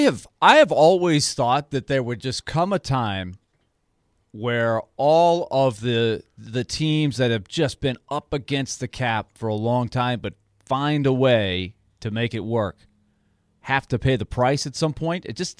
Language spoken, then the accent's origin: English; New York, United States; I grew up in New York. I remember as a kid, the Islanders, when they won four straight and got to the finals the fifth year.